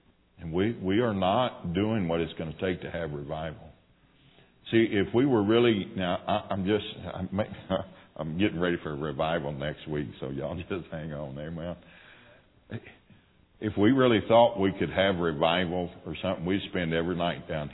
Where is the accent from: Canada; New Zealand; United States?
United States; Texas; Now again, I'm a Texan. Everything's big down there.